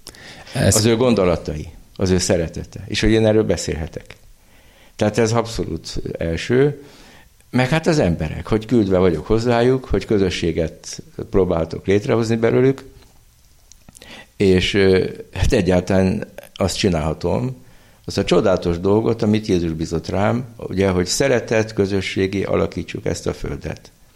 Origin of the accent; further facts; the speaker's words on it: Székesfehérvár, Fejér, Hungary; gyerekkoromban is így nőttem fel. Hát Fehérváron, ami egy 60-70 ezer város volt, voltunk 15-16-an iskola hittára beiratva.